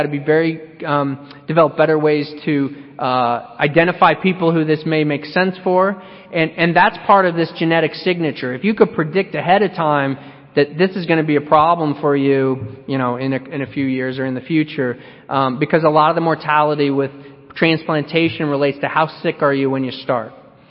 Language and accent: English; Missouri, United States; And I'm from Missouri, so I'm a big Mark Twain fan.